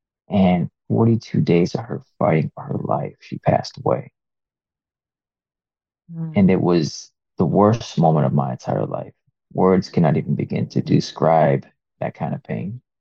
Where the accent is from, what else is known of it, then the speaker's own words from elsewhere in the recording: Rochester, New York, United States; I'm from Rochester, New York.